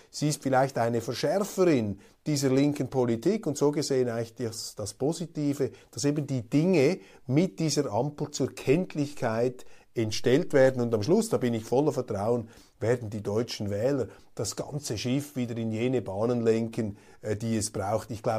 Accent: Switzerland; das sage ich als Schweizer

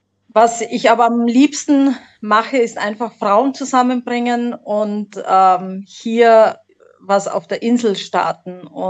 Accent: Graz, Styria, Austria; born there; accent: Austrian; Aus der Steiermark, aus der wunderschönen Steiermark, aus Graz.

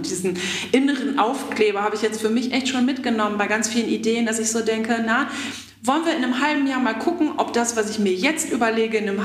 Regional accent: Germany; ich komme ja aus Deutschland

